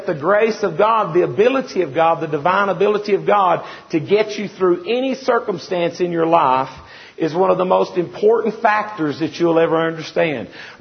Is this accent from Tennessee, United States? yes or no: yes; Tennessee, United States; You know, we're from Tennessee. You know where Tennessee is? Nashville.